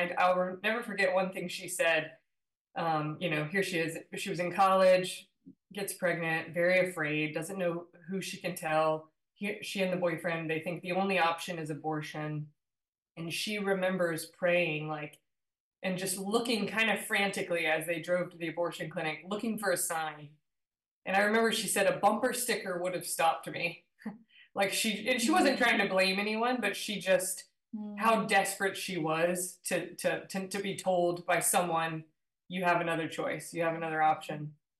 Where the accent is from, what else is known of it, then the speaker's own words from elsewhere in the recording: the South, United States; I grew up in the South, not exposed to religious at all, but I went to Catholic grade school